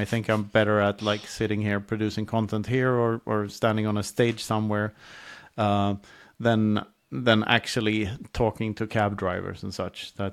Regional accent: Sweden; now in United States; You know, I come from Sweden where people, like, we didn't have social distancing

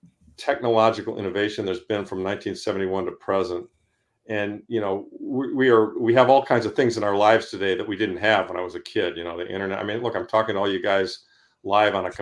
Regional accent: Ann Arbor, Michigan, United States; I grew up in the Midwest, grew up in Ann Arbor, Michigan.

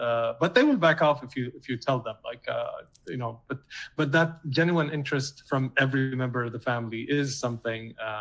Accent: Damascus, Damascus Governorate, Syria; now in Canada; I grew up valuing in Damascus are, you know, everybody values

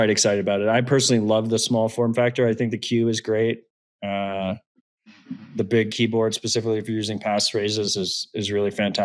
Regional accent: United States; And so as an American, as someone who is building a family here and building businesses and various projects in America

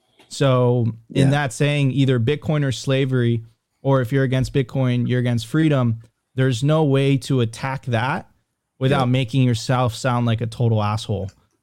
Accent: Venezuela; so I'm originally from Venezuela, and Venezuela used to be the wealthiest country in Latin America.

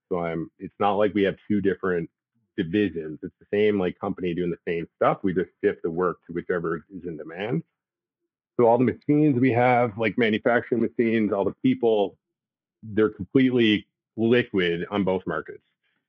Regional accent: Canada; Now, because I'm Canadian-based, I'm Canadian and sitting in Calgary

